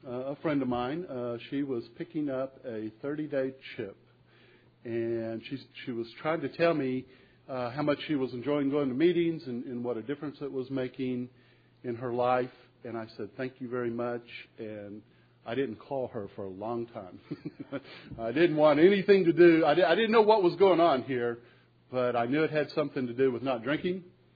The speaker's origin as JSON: {"language": "English", "town": "Corpus Christi", "region": "Texas", "country": "United States", "said": "I'm from Corpus Christi, Texas."}